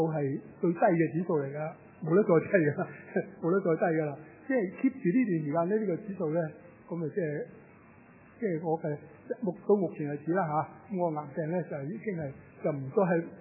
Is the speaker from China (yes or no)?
yes; China; 我在内地长大